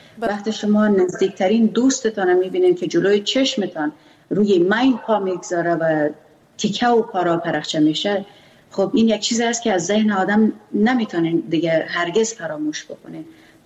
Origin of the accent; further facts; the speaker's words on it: Afghanistan; first language Pashto; Persian is a second language; چون من زبان مادریم پشتو است